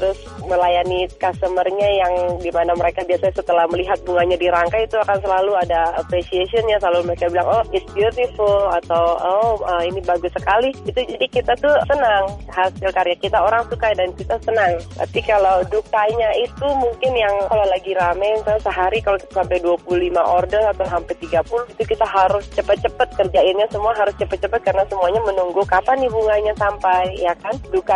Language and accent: Indonesian; Indonesia; saya kan dari Indonesia ya.